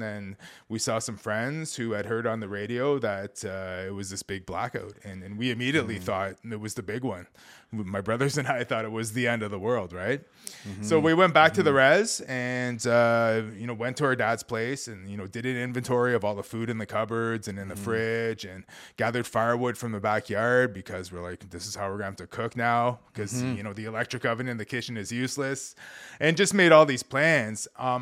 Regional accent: Wasauksing, Ontario, Canada; growing up in Wasauksing was really cool because, you know, I had a pretty firm, I think, bush experience growing up.

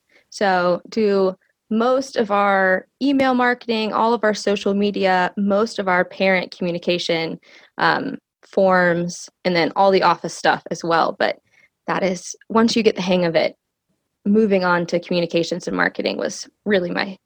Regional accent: Brevard, North Carolina, United States; And so I grew up in Brevard, North Carolina, where I currently work

